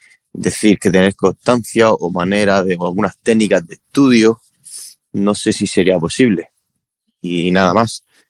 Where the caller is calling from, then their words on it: Cartagena, Region of Murcia, Spain; de Cartagena.